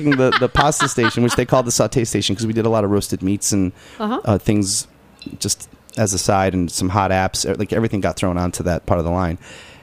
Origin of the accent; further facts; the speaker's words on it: New York, United States; also born or lived in California; I'm from New York. I probably will be in New York again someday, which I guess did turn out, but I have to go to California.